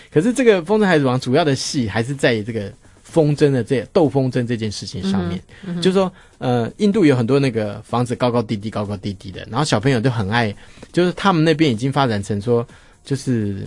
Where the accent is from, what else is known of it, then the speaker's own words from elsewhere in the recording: Taiwan; 我觉得我们台湾人真的没办法发那种音，这样咚咚。